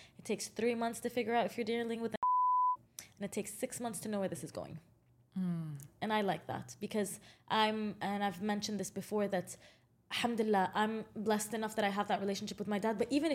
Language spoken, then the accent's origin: English; Jordan; growing up in Jordan and in an Arab household